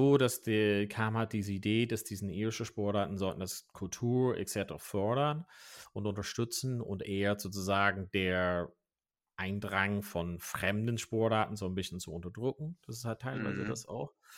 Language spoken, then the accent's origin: German; Ulster, Ireland; also ich komme aus Donegal